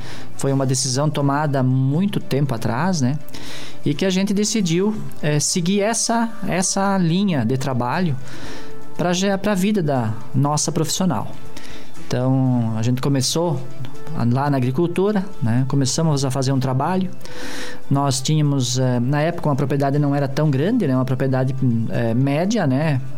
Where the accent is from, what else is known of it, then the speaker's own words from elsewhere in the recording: Iraceminha, Santa Catarina, Brazil; Eu nasci na região, né? Sou de Iraceminha, natural.